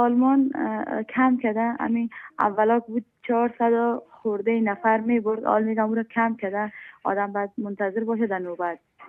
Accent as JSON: {"language": "Persian", "country": "Afghanistan", "also_born_or_lived": "Pakistan / Iran / Turkey / Greece", "moved": "yes", "lives_now": "Germany", "said": "ما از افغانستان آمدیم پاکستان قاچاق، از پاکستان آمدیم ایران، از ایران هم آمدیم ترکیه، از ترکیه یونان."}